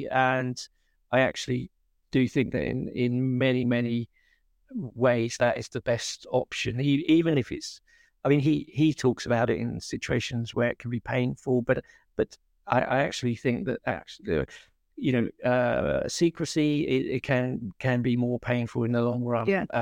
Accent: United Kingdom; perhaps this is because I'm British, which is we tend to cover up, don't talk about it

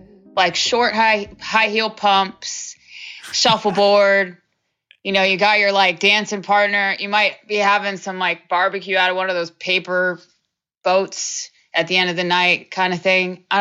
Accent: Houston, Texas, United States; But since I grew up in Houston, you know, that's what I know.

